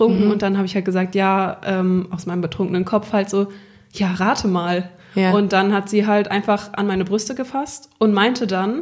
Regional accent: Worms, Rhineland-Palatinate, Germany; now in Cologne, Germany; Bei Worms.

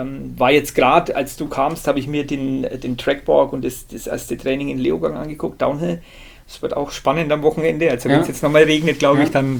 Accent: Bavaria, Germany; hier bei uns in Westmittelfranken

